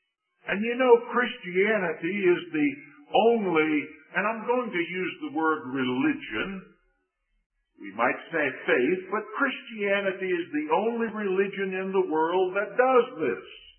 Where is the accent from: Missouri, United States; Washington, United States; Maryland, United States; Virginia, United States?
Virginia, United States; Richmond; You've heard me say that I was saved the latter part of 1954 in my hometown of Richmond, Virginia.